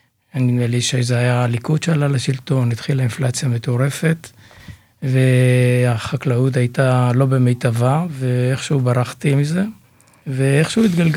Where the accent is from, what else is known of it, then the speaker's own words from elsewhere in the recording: Beit Nehemia, Central District, Israel; בגדול נולדתי במושב שנקרא בית נחמיה, במשפחה גדולה. הייתי הילד התשיעי בשנת 52. ובעצם גדלנו בחקלאות, הישרדות, זו הייתה תקופה מאוד מאתגרת.